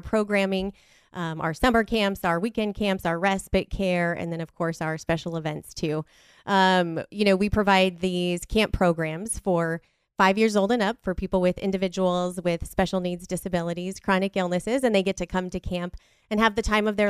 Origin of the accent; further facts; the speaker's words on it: Lakewood, Colorado, United States; Yeah, I grew up in Lakewood, Colorado. So I graduated from Green Mountain High School